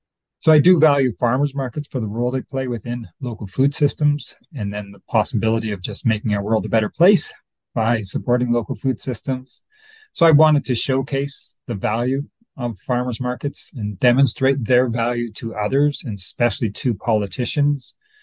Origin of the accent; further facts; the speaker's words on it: Toronto, Ontario, Canada; I grew up in the Toronto region, in the suburbs of Toronto.